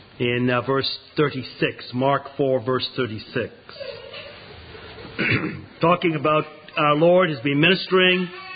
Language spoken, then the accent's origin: English; England, United Kingdom; now in Canada; I come from Canada. When we moved out to Canada in the mid-1960s from England